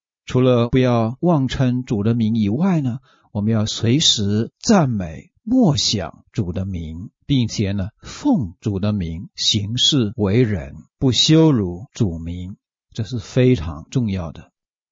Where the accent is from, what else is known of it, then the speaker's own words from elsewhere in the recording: China; 我们中国人晚辈对长辈呢不可直呼其名，我们写信回家呢连他的名字都不写在信封上了